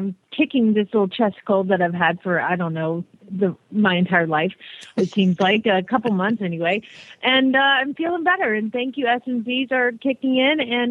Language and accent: English; Phoenix, Arizona, United States; from Phoenix, Arizona.